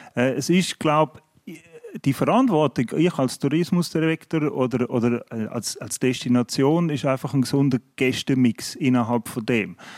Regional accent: Switzerland; als Schweizer

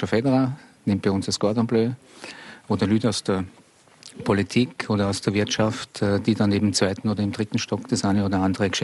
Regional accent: Austria; Und als Österreicher ist man natürlich immer mit der Kultur, mit der Tradition verbunden.

